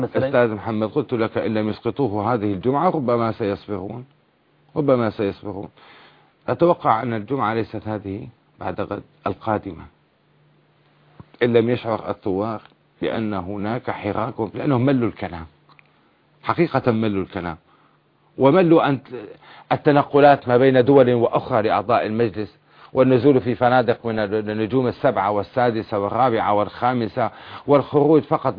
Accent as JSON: {"language": "Arabic", "country": "Syria", "said": "إلا عندنا في سوريا استنجدنا بالمعارضة"}